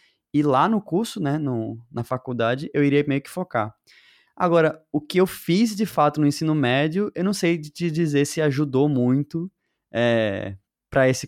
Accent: Recife, Pernambuco, Brazil; No caso que eu sou de Recife, né?

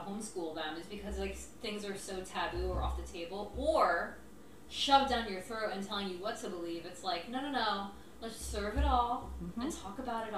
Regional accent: New York, United States; I grew up in Greenwich Village, my babysitter Joey was gay.

